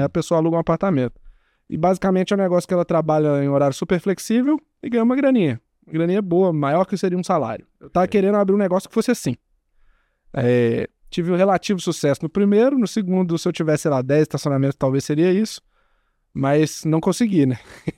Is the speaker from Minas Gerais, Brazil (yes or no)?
yes; Minas Gerais, Brazil; Eu sou de Minas, né?